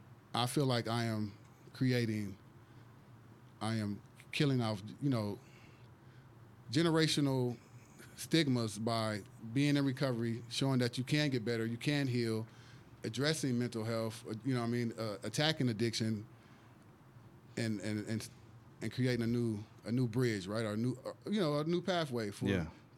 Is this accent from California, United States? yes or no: yes; California, United States; moved away; I was raised in California, so when I came to Georgia, it was like a little culture shock